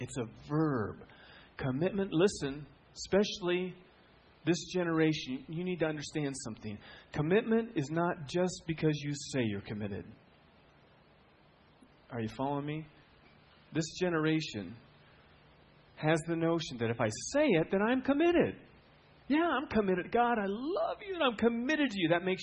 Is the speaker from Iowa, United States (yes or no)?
yes; Iowa, United States; You know what farmers have for breakfast? I'm from Iowa. I know this.